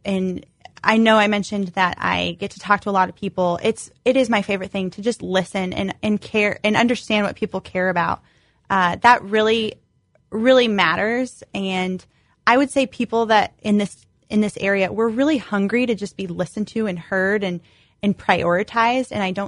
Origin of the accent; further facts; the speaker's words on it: Juárez, Chihuahua, Mexico; also born or lived in El Paso, Texas; So I grew up in Juarez, Mexico, El Paso, Texas, right on the border there.